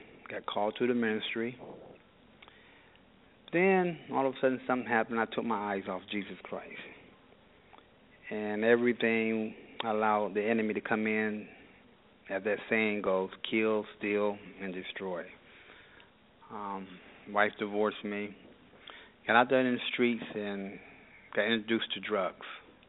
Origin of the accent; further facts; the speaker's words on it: Steubenville, Ohio, United States; born there; I was born in Steubenville, Ohio, and got married at a young age.